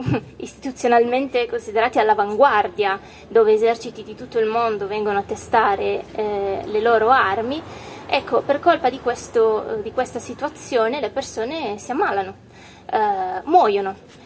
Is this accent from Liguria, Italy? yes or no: no; Sardinia, Italy; now in Lombardy, Italy; Io sono sarda di origini e effettivamente anche in Sardegna c'è un problema analogo.